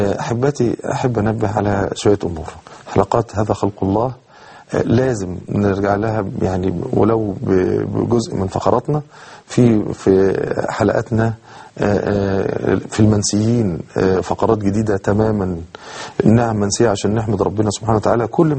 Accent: Cairo, Cairo Governorate, Egypt; عندنا في القاهرة.

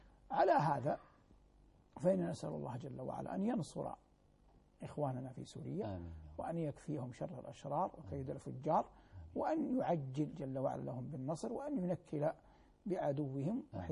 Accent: Saudi Arabia; now in Doha, Qatar; أن أكون في بلد الثاني الدوحة مع اعتزازي العظيم وإجلال الكبير لبلدي الأم ووطني الغالي المملكة العربية السعودية

